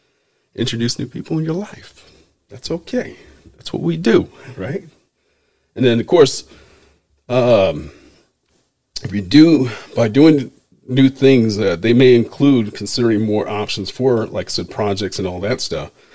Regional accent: San Francisco, California, United States; peeps in the San Francisco Bay Area. We were just talking about that earlier today, Bay Area. That's my hometown, to the Mission Districts.

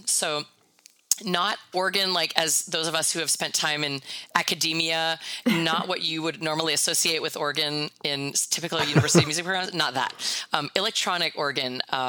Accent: Winnipeg, Manitoba, Canada; I'm originally from Winnipeg, and more specifically from St. Boniface, the French quarter of Winnipeg. So I am a proud Franco-Manitoban.

